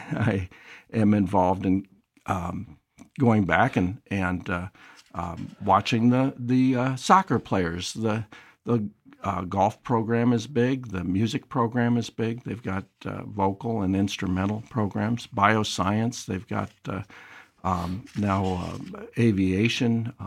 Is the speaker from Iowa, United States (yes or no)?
yes; Iowa City, Iowa, United States; Grew up in Iowa City on a dairy farm. The dairy farm is outside of Iowa City, but now surrounded by Iowa City